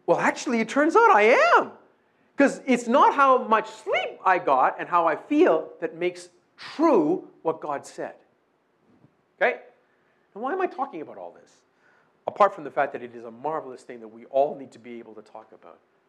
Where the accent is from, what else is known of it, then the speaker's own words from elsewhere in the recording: Canada; I am a Canadian. I am a Canadian. I don't have to try and feel like a Canadian. I don't have to try and pretend to be a Canadian.